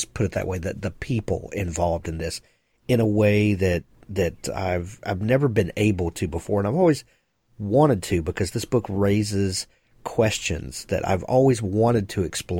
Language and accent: English; American South, United States; And I grew up in the American South, and you know we have our own history of you know civil rights struggles and things like that.